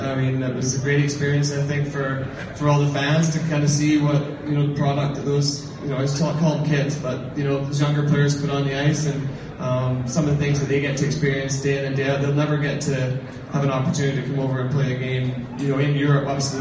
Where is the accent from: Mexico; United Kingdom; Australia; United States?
United Kingdom; I'm a British player